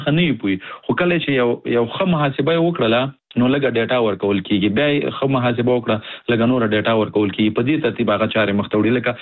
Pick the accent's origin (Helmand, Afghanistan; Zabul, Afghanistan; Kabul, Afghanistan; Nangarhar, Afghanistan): Nangarhar, Afghanistan; زه د افغانستان د ننګرهار ولایت څخه يم